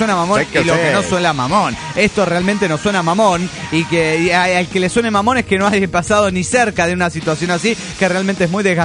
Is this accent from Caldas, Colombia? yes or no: no; Medellín, Antioquia, Colombia; de Medellín, Colombia.